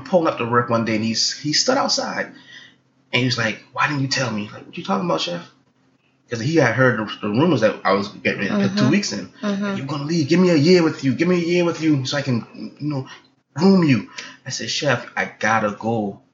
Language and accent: English; Charleston, South Carolina, United States; You from St. Lucia? You from Barbados? Like, no, I'm from Charleston. And they were like, oh, you a Gullah Geechee man.